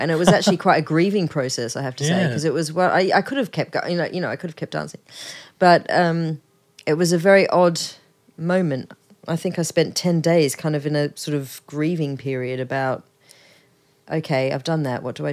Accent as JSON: {"language": "English", "town": "Adelaide", "region": "South Australia", "country": "Australia", "tie": "born or raised there", "moved": "as an adult", "lives_now": "United Kingdom", "said": "And, so I grew up in Adelaide and went to primary, secondary and uni in Adelaide and then – in Australia. And then came over here."}